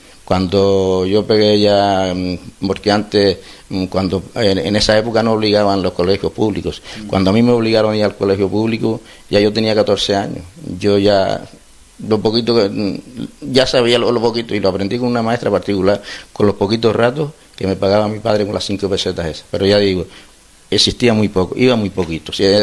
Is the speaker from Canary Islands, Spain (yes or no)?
yes; Tuineje, Canary Islands, Spain; yo nací en Tuineje, me crié en Tuineje, y la verdad es que me vine para Gran Tejar ya, pues ya tenía casi los 33 o 35 años ya